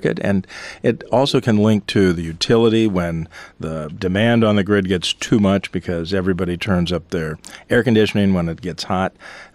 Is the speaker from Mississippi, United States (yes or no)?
no; Palm Springs, California, United States; I grew up in Palm Springs for several of my young years.